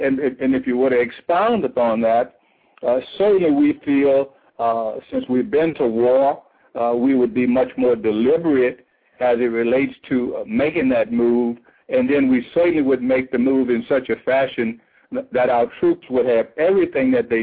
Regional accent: Louisiana, United States; established a law practice again back in my home state of Louisiana

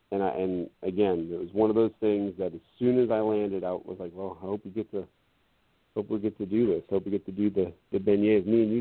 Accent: New York, United States; Growing up in Long Island, New York, up until the time I was around 9 or 10 years old, we used to go to the county fair.

